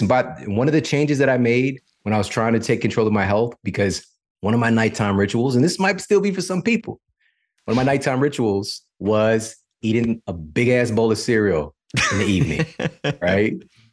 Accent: St. Louis, Missouri, United States; But I'm from St. Louis. Monsanto, that's home base.

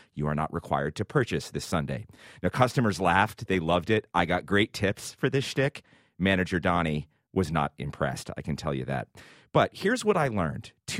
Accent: Hershey, Pennsylvania, United States; Hershey Park, it was by far the biggest summer employer for the 16 to 24 set in my hometown of Hershey.

